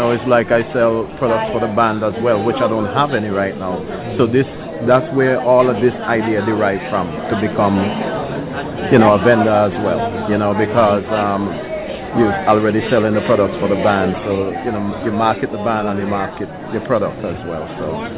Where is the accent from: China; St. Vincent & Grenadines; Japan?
St. Vincent & Grenadines; now in Maryland, United States; I'm based in Maryland, right? I'm from St. Vincent originally, you know